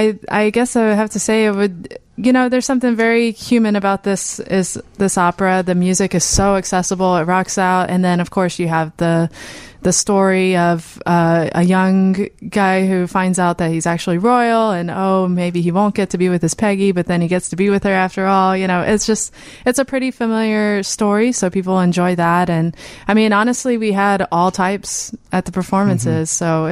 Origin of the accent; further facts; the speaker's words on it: College Station, Texas, United States; Well, I'm from College Station, Texas, if you know where A&M, the Aggies, so gig 'em if you're out there